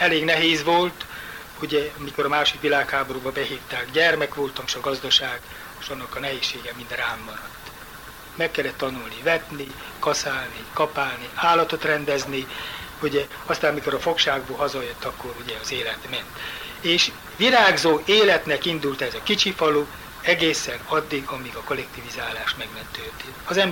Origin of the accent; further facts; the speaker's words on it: Árpádfalva, Romania; Árvádfalvi születési lakós vagyok. 1929. március 31-én születtem.